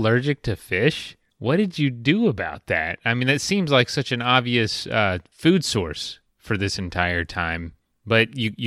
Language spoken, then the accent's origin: English; Florida, United States; We're here, you know, in the U.S., of course. But I grew up in Florida, and, you know, just 90 miles south of Florida is Cuba.